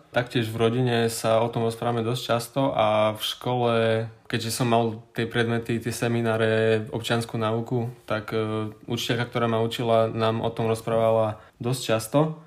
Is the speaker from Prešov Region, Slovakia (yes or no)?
yes; Bardejov, Prešov Region, Slovakia; som z Bardejova, mám 19 rokov a tento rok začínam študovať v Brne na Masarykovej univerzite.